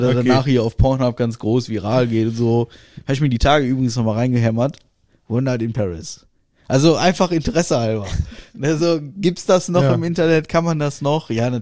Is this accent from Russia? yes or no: yes; Russia; So wie man das bei uns in Russland macht, und danach ist alles cool.